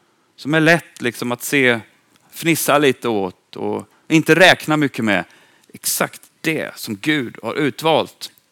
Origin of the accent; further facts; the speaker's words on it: Östergötland, Sweden; han är begravd ganska nära där jag kommer ifrån. I Torpa kyrkogård.